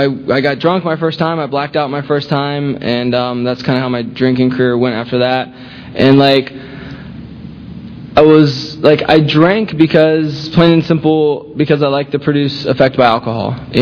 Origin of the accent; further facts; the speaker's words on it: Land O'Lakes, Florida, United States; I grew up in Land O'Lakes, Pasco County, a little north of here. Normal middle-class family, I guess you can say.